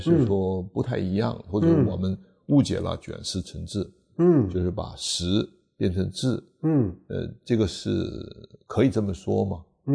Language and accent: Chinese; China; 那我们中国人呢还是比较喜欢止修